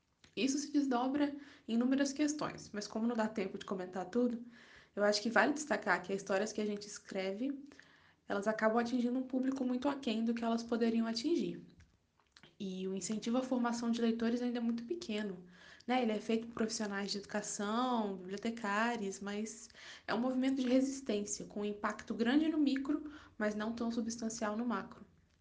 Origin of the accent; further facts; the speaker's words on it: Espírito Santo, Brazil; now in Minas Gerais, Brazil; Eu sou do Espírito Santo, mas eu moro em Minas Gerais há alguns anos.